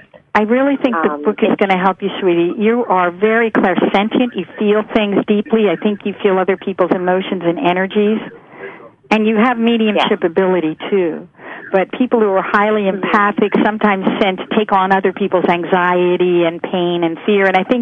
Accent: Philadelphia, Pennsylvania, United States; also born or lived in Jersey City / Hoboken; We're from the Philly area.

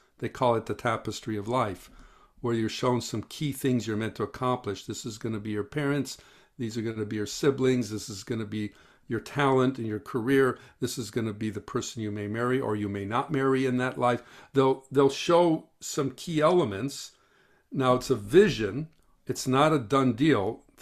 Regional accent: Midwest, United States; now in California, United States; I came to California from the Midwest because I was going to be in movies and television and all that.

